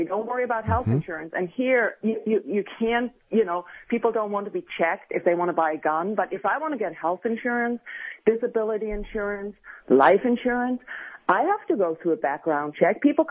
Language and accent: English; Germany; I mean, I grew up in Germany, okay?